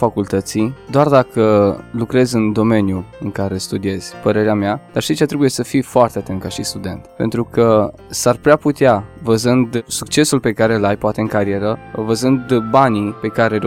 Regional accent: Vulcan, Hunedoara County, Romania; moved away as an adult; now in Timișoara, Romania; Eu am știut exact când am plecat de la Vulcan că obiectivul meu în Timișoara este facultatea.

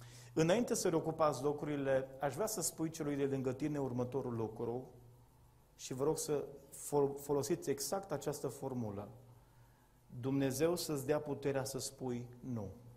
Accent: Brădet, Romania; Mă trezesc în satul meu, în Brădet

